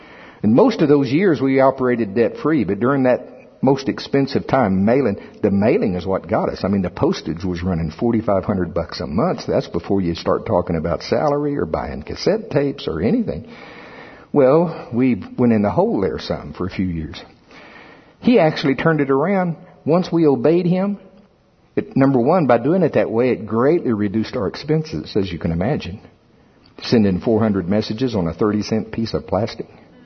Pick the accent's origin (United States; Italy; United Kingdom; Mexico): United States; Shawnee, Oklahoma; I was recently in my hometown, Pottawatomie County, Oklahoma. Shawnee.